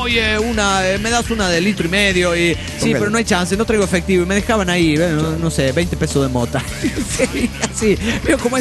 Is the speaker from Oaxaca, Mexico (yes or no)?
yes; Oaxaca, Mexico; de Oaxaca, México.